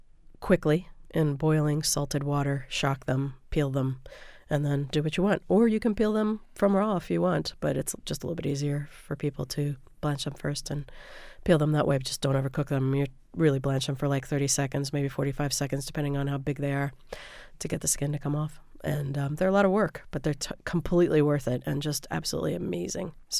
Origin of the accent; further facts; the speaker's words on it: the South, United States; I never had them when I was a kid growing up in the South, again, because my mother is from Pennsylvania and didn't cook in a Southern way